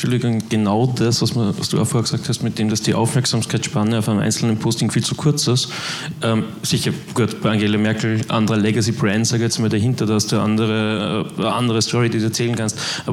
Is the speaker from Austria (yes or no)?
yes; Austria; Ich komme aus Österreich